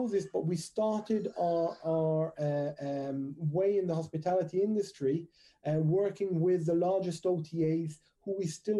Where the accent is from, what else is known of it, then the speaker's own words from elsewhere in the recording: Israel; now in London, United Kingdom; born and bred in Israel, moved to London just about 8 years ago.